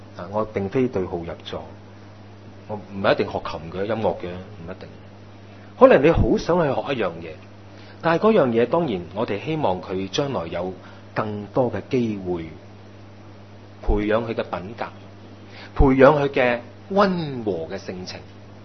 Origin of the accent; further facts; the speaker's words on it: China; 我哋中国人话真係长忧99嘅原因就係咁样